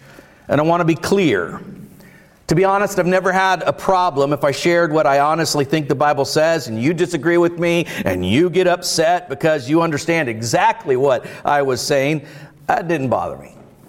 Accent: Florida, United States; Now, I grew up in Central Florida in the 1970s, and it was a challenging time

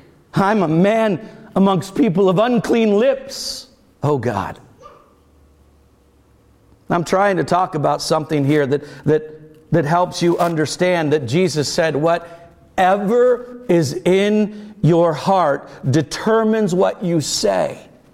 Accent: United States; As an American, I can say whatever I want, whenever I want, wherever I want, however I want.

